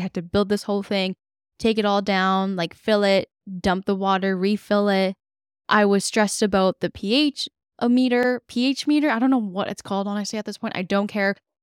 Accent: South Korea; moved away; Like growing up in Korea, I don't even know what would really be considered fast food.

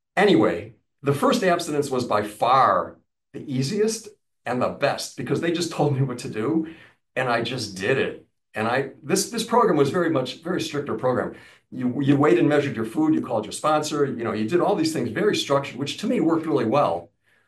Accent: Chicago, Illinois, United States; I'm from Chicago, and we used to go out drinking all the time.

